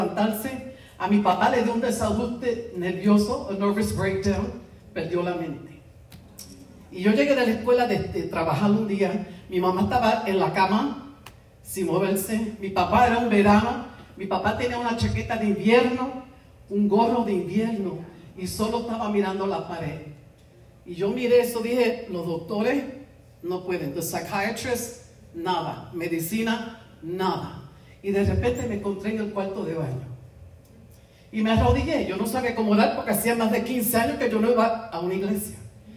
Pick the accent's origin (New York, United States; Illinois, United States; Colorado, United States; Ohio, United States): New York, United States; born there; Yo soy la mayor de tres. Nacimos en Nueva York. Ella nos crió en la iglesia.